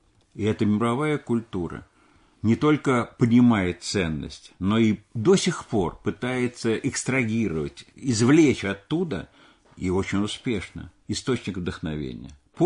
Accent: Moscow, Russia; Я уроженец тоже исторической Москвы.

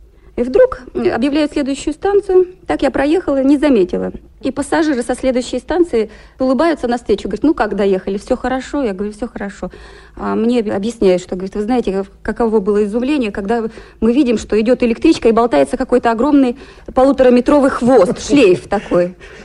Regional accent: Gorno-Altaysk, Altai Krai, Russia; born there; Родилась я в Сибири, в Горно-Алтайске, на земле Василия Макаровича Шукшина.

